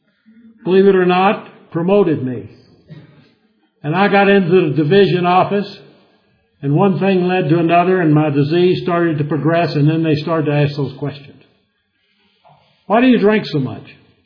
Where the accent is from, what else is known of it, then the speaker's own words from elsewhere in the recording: the South, United States; But I grew up in the South where I was a Southern Baptist.